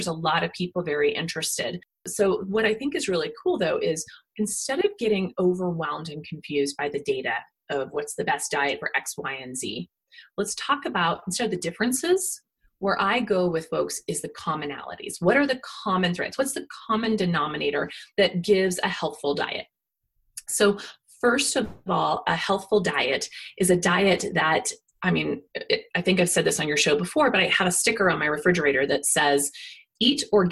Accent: Kansas, United States; But after our book came out, I received an email from a woman who happened to read my book, love my book, and then happened to note on my Facebook p

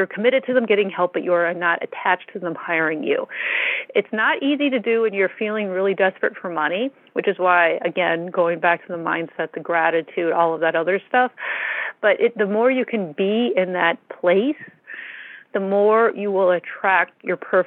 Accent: Wisconsin, United States; Although it's getting cold out in some places. I grew up

